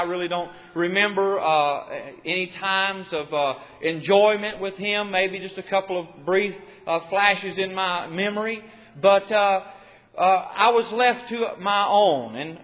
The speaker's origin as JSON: {"language": "English", "town": "Florence", "region": "South Carolina", "country": "United States", "tie": "born or raised there", "said": "I was born and raised in Florence, South Carolina, and when I was 2 years old, my mother and father, they went through some troubles in their marriage."}